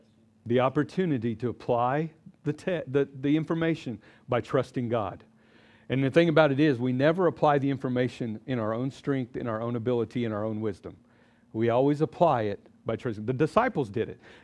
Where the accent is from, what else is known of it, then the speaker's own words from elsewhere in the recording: Oklahoma, United States; I'm from Oklahoma, and I'm a cowboy. I went to OSU.